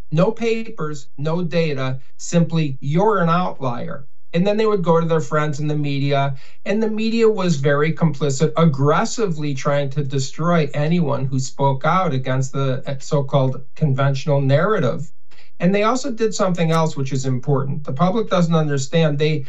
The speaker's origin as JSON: {"language": "English", "country": "United States", "said": "And, you know, I'm an American. It's my country."}